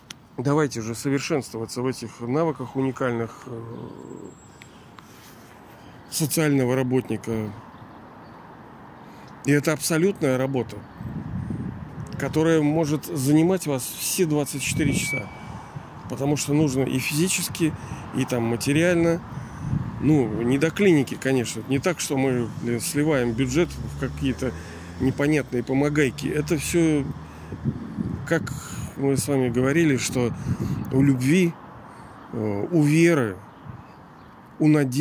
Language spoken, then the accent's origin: Russian; Saint Petersburg, Russia; born there; хотя я сам родился, живу в Ленинграде